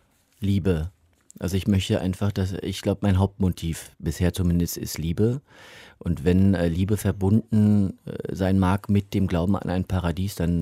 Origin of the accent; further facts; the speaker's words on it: Berlin, Germany; Ich bin ja gebürtiger Berliner. Insofern ist es einfach meine Heimat. Es ist die Stadt, in der ich lebe und atme.